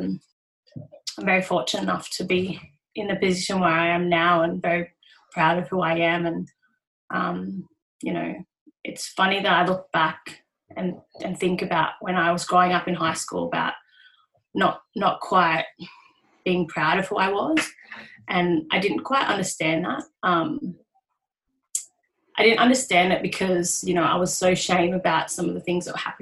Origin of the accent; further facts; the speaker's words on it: New South Wales, Australia; now in Newcastle, Australia; I am a Warramai woman. I was born in Taree on Biripi country, but grew up in New South Wales. So I'm a New South Wales supporter, and I am coming to you from a Awabakal country. So just recently moved to Newcastle